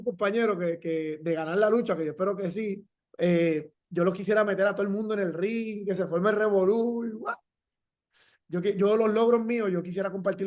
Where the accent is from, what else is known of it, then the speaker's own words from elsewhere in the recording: Dominican Republic; born there; moved away; como yo nací en República Dominicana, yo tenía que esperar a que mi mamá se hiciera ciudadana o yo cumplí los 21 años para comenzar el proceso de hacerme ciudadano americano